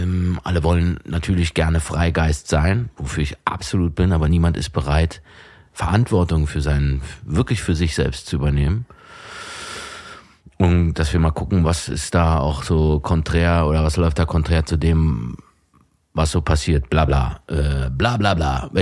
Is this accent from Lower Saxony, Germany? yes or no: no; Potsdam, Brandenburg, Germany; Ich komme ja aus dem Osten und ich bin in Potsdam groß geworden